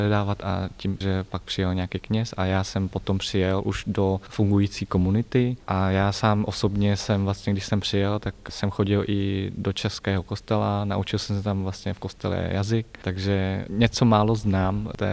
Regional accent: Vietnam; now in Czech Republic; my jsme byli věřící z Vietnamu

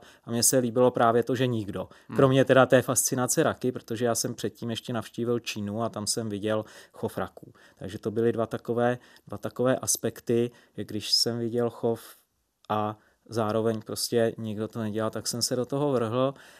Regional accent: Vysočina Region, Czechia; pocházím právě z Vysočiny, z Pacovska, Mladovožická a zde jsou i dodnes nádherné lokality s rakem říčním

